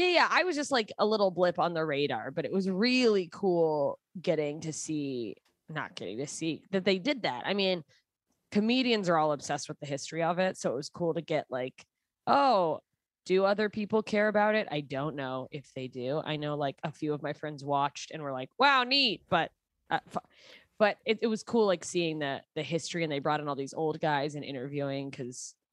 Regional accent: Alaska, United States; even though I grew up in Alaska, I have like very East Coast energy

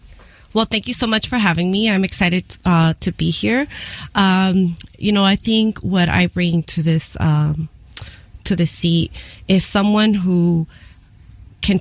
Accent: Van Nuys, California, United States; born there; But I was born in Van Nuys.

